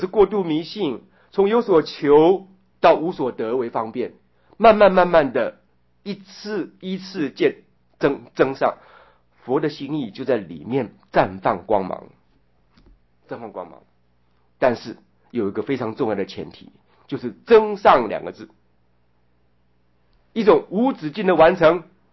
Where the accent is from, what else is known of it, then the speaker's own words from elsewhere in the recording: Taiwan; 我们台湾人